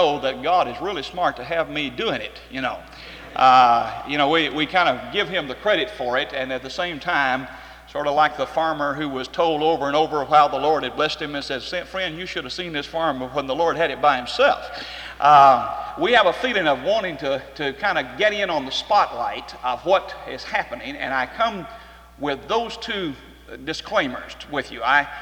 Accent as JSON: {"language": "English", "region": "Texas", "country": "United States", "said": "One of the disadvantages is that I'm from Texas, and I'm very keenly aware of the fact that builds some kind of a barrier."}